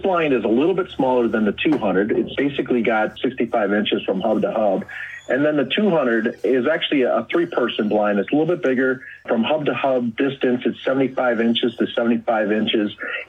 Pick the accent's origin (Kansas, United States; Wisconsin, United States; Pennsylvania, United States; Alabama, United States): Wisconsin, United States; I'm from Wisconsin. I understand what our neighbors want and need.